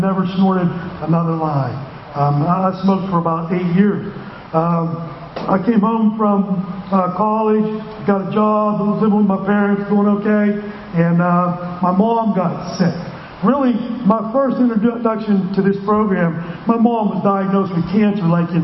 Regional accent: Houston, Pennsylvania, United States; I'm from Houston, PA, small town.

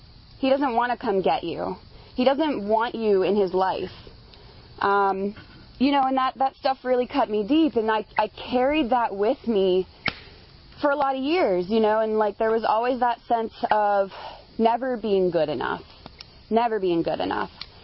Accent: Erie, Pennsylvania, United States; I was originally from Erie. Leanna was my very first home area.

